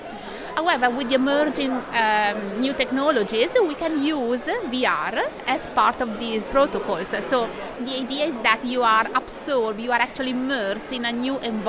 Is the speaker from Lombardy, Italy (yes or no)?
yes; Milan, Lombardy, Italy; English is a second language; I'm Italian from Milan, and I'm working here at St. Mary University.